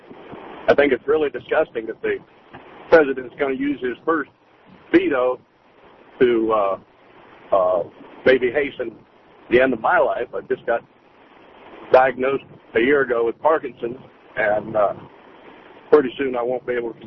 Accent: Pennsylvania, United States; I'm from Pennsylvania. I know our senator, Sam Farm.

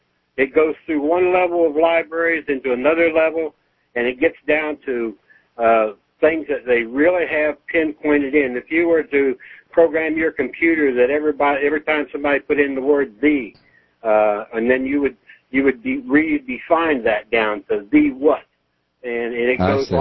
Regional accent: Cincinnati, Ohio, United States; I'm not a native there. I was transplanted from Cincinnati, Ohio.

